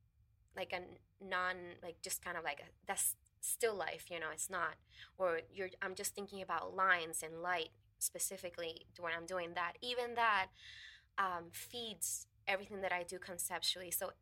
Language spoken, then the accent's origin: English; Puerto Rico; I'm from Puerto Rico, you know, like from the island